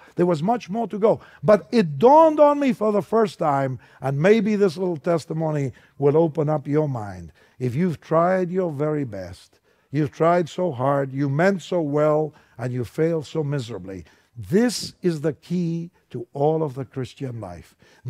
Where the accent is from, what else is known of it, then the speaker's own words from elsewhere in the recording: Argentina; English is a second language; I came from Argentina to go to Multnomah School of the Bible. Now it's a seminary, but I was just a student. I came for 1 year to study